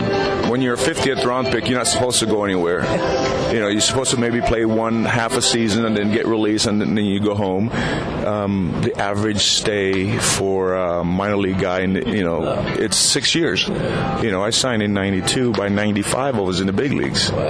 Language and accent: English; Los Angeles, California, United States; So I grew up down in Southeast L.A., Bell High School.